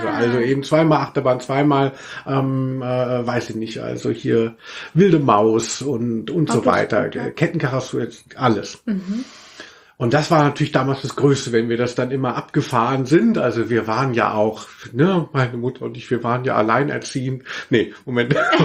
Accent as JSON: {"language": "German", "town": "Cologne", "region": "North Rhine-Westphalia", "country": "Germany", "said": "ich komme ja aus Köln, wie man weiß."}